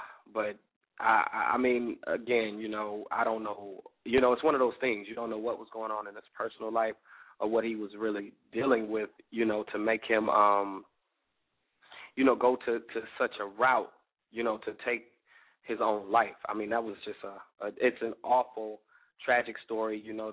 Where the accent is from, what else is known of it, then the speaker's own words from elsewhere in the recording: Chicago, Illinois, United States; A Chicago native at that, you know, my hometown brother, you know, a brother out of Chi-Town